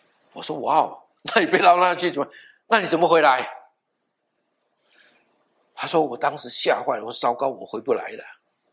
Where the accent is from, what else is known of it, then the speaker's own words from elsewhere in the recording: Guangdong, China; 我还听我们广东人怎么说呢？